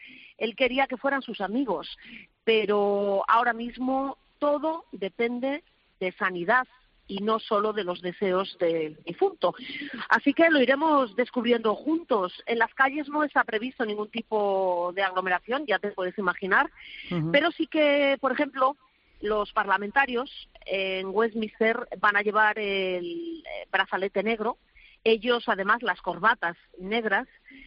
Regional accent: Spain; es sido muy llamativo, por lo menos para una española como yo

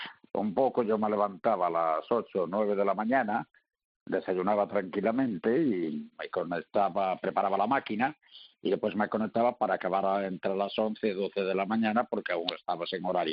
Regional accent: Galicia, Spain; yo soy del Ayuntamiento de Costeito, en la provincia de Lugo.

